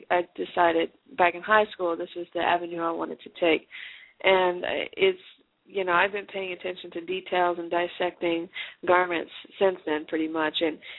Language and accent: English; Kentucky, United States; also born or lived in Los Angeles; now in Louisville, United States; I'm from Kentucky originally. I grew up in the country. I've been living in Los Angeles for the past few years, but coming back to Kentucky is interesting